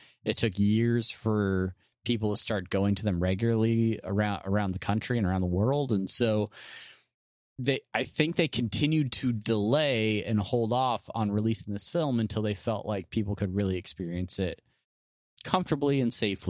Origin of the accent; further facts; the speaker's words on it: San Diego, California, United States; I grew up in San Diego, right? So I grew up around a heavy like Navy population.